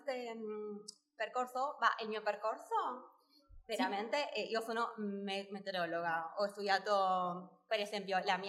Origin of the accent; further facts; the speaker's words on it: Argentina; Italian is a second language; io sono d'Argentina